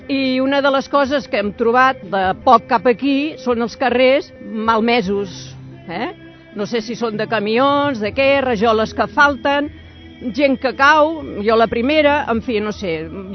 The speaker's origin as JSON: {"language": "Catalan", "region": "Catalonia", "country": "Spain", "said": "sóc de la Creu Alta."}